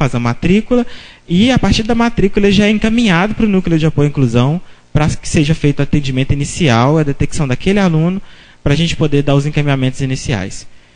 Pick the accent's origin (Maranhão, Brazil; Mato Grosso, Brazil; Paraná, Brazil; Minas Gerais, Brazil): Minas Gerais, Brazil; Belo Horizonte; eu sou de Belo Horizonte, e venho falar um pouco dessa inclusão do aluno com deficiência